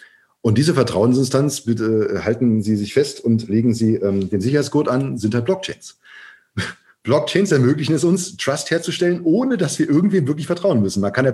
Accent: Germany; Ich bin jetzt in der BRD geboren und groß geworden.

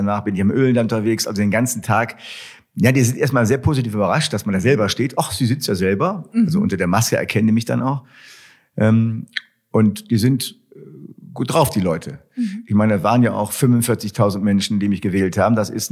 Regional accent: Wuppertal, North Rhine-Westphalia, Germany; Das heißt, ich bin hier in Wuppertal geboren, bin hier an Bord und bleibe auch hier vor Ort

